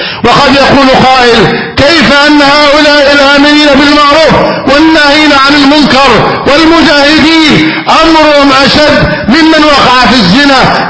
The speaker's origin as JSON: {"language": "Arabic", "country": "Egypt", "said": "واجعل بلدنا مصر أمنا أمانا"}